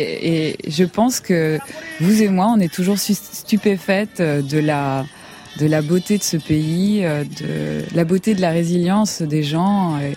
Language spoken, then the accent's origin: French; Rwanda; born there; je me sens comme une grande voyageuse. Je suis née au Rwanda, une partie de moi est encore là-bas. Il suffit de fermer les yeux, j'y suis, en fait. Et j'y retourne très souvent, 2-3 fois par an, quand même. Pour une exilée, c'est quand même incroyable.